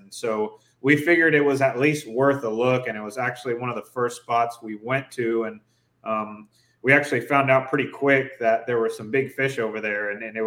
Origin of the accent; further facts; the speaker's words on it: Puerto Rico; I'm Puerto Rican.